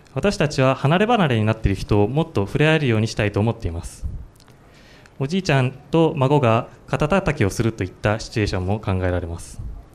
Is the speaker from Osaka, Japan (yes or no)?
no; Fukushima, Japan; 僕は福島出身で結構田舎の方なんですが